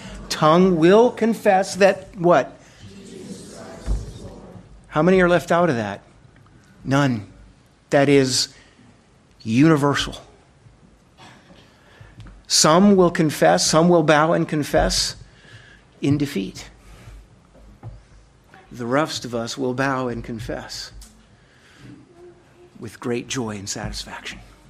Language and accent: English; Colombia; also born or lived in Venezuela; I grew up as a missionary kid in Colombia, went to boarding school in Venezuela for 4 years